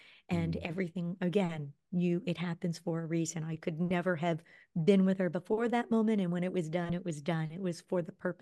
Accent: Philippines; I'm a Filipino. We grew up with like pig on the table, you know, Christmas time, big old apple in the mouth.

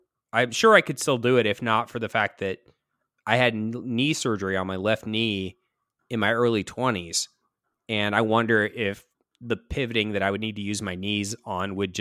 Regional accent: Kansas City, Missouri, United States; I grew up in Kansas City

